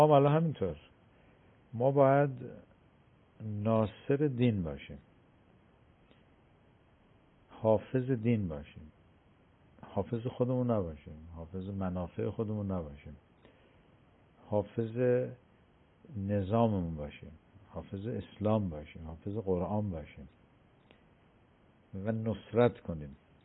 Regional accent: Kerman, Iran; من یادم ما کرمانی هستیم

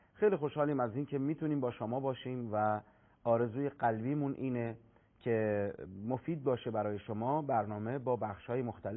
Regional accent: Qom, Iran; اهل قم هستیم، 18 ساله تو یکی از روستاها خونه و باقی داریم.

